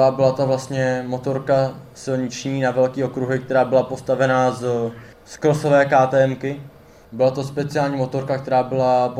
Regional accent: Kuřim, South Moravian Region, Czechia; od mého rodného města Kuřimi

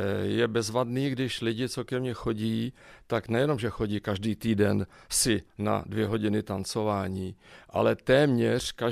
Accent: Karlovy Vary, Karlovy Vary Region, Czechia; moved away as an adult; now in Brno, Czechia; sice už jsem 35 let, už Brňákem jsem, ale předtím 30 let jsem byl Karlovarák, protože jsem se narodil a žil jsem v Karlových Varech.

